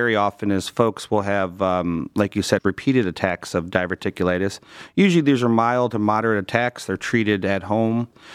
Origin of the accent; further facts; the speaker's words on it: Cleveland, Ohio, United States; Been here for almost 9 years now, born and raised in Cleveland.